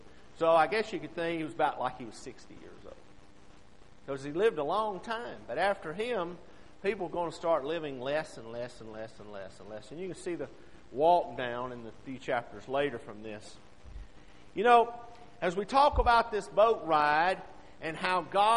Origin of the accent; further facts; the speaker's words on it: Mississippi, United States; also born or lived in Alabama; Now, I growing up in Mississippi, our average rainfall is somewhere between 60 and 80 inches a year.